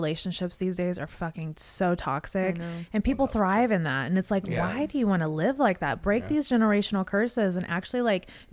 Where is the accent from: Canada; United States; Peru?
United States; West Coast; Yeah, because I'm from the West Coast, so I know.